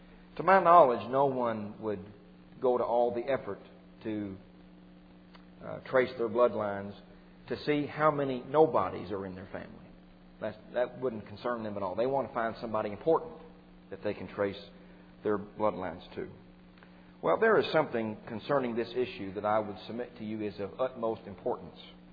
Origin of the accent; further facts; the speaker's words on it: Kentucky, United States; Where I come from Kentucky. And horses are champions up there.